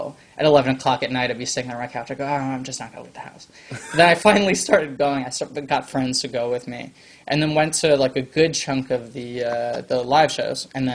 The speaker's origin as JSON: {"language": "English", "town": "New York City", "region": "New York", "country": "United States", "tie": "born or raised there", "said": "I grew up in New York City."}